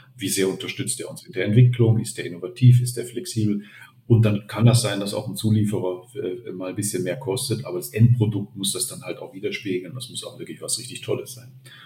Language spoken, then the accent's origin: German; Germany; now in Austria; als Deutscher in Vorarlberg ist man ja ohnehin, man ist ja nicht von hier.